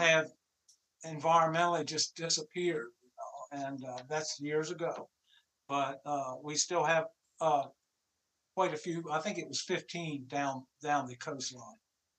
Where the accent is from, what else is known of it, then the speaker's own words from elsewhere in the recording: Virginia, United States; now in Pocomoke, United States; I'm from Virginia, but now live in Pocomoke, Maryland